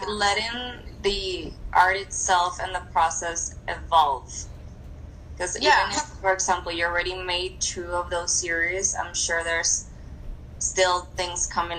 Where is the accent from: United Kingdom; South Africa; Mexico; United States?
Mexico; Ciudad Juarez, Chihuahua; you should come to Juarez. Like, I'm from Juarez.